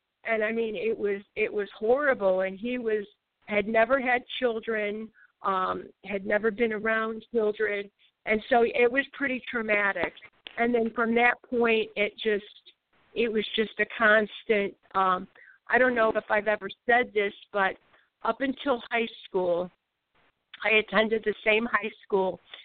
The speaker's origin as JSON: {"language": "English", "region": "the South", "country": "United States", "accent": "Southern", "said": "all of our families had farms. We were very Southern. I had a very strong, I know I don't have my accent anymore, of course. I have a Chicago accent, actually. But we had Southern accents."}